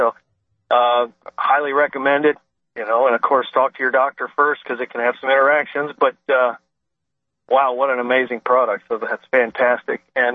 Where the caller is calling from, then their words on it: Columbus, Ohio, United States; And of course I'm calling from Columbus, Ohio